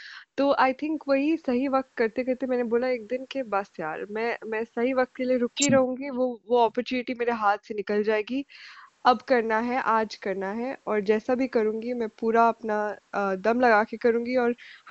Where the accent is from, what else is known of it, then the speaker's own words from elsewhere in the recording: Pune, Maharashtra, India; now in Australia; मैं पुणे से हूँ, सो मुंबई ज़्यादा दूर नहीं है